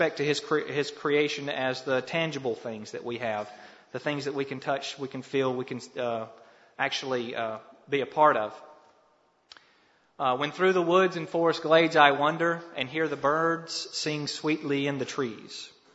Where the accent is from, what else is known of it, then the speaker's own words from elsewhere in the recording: Ozark, Alabama, United States; And I grew up in Ozark